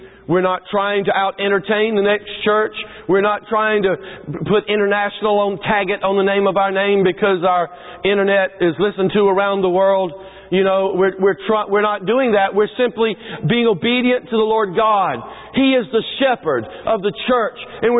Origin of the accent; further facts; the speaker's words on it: the South, United States; I grew up in the South